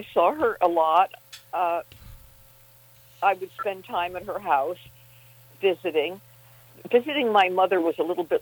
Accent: Hollywood, California, United States; And I did a whole lecture series about growing up in Hollywood.

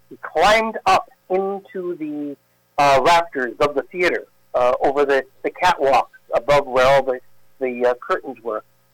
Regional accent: Tarrytown, New York, United States; born there; One, I was born in Tarrytown, New York.

